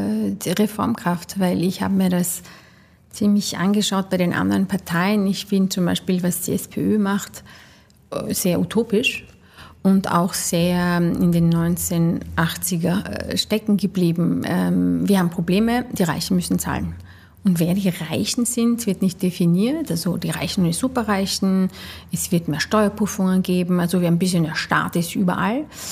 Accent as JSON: {"language": "German", "country": "Austria", "said": "du kannst es als Österreicher nicht werden. Ja. Und ich möchte aber nicht meine Heimat aufgeben für meine Karriere."}